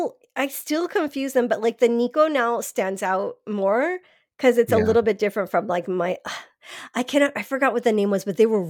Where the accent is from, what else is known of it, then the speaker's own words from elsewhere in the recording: Miami, Florida, United States; And yes, I'm from Miami. That's why I pronounce the S.